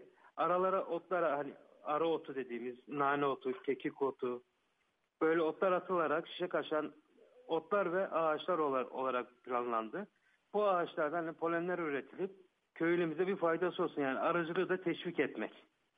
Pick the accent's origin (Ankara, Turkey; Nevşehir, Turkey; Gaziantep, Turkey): Nevşehir, Turkey; Özkonak; born there; bütün bizim atamız, soyumuz orada yatıyor. Onların sıla hasreti. Nevşehir'de, Özkonak'ta doğduk. İstanbul'da ya da gribette büyüdük.